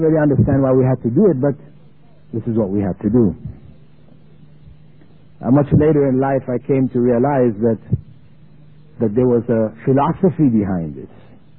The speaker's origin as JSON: {"language": "English", "country": "Jamaica", "tie": "born there", "said": "I was born in Jamaica, which is an island."}